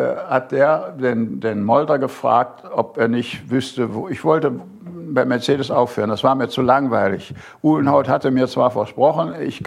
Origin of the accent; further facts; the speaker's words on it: North Rhine-Westphalia, Germany; meine Heimat im Bergischen Land.